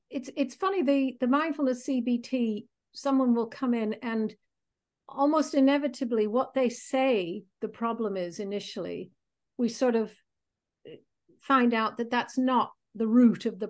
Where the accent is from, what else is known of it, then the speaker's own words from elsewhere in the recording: Chicago, Illinois, United States; moved away as an adult; now in United Kingdom; I'm originally from Chicago, came over to live in the UK many years ago.